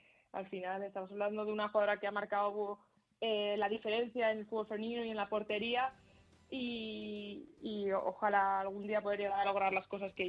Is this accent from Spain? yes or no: yes; Madrid, Community of Madrid, Spain; al final yo siempre he vivido en Madrid, soy de Madrid y soy orgullosa de Madrid